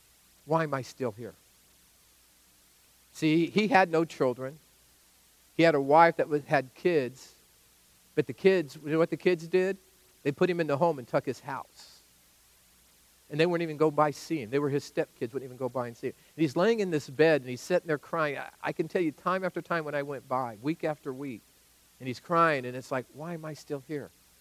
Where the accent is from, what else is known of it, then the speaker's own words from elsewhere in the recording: California, United States; born there; I am so blessed that God, not just that I was born in America, but that I was born in California, okay? I am so glad I was born in California.